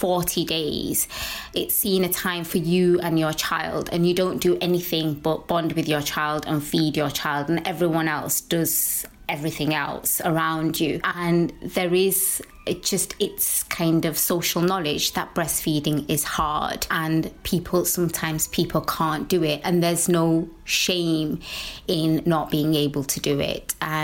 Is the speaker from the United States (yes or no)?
no; India; I'm Indian and my family are Muslim.